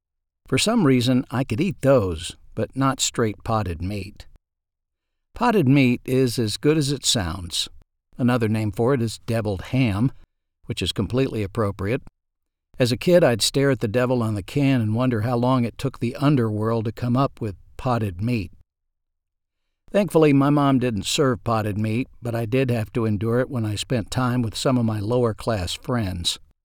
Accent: Ashdown, Arkansas, United States; That was my quick go-to meal growing up in Ashdown, Arkansas.

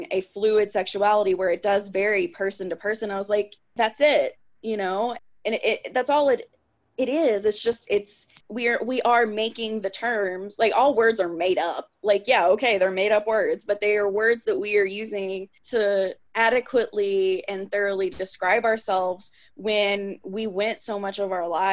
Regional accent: Kentucky, United States; I mean, I was born and raised in Kentucky, you know, it takes a minute for everything to get to us here.

